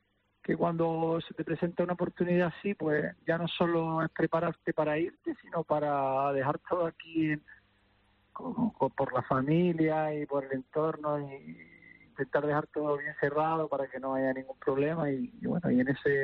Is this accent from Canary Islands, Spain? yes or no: yes; Canary Islands, Spain; a ver si me permite poder disfrutar como cualquier canario de ese partido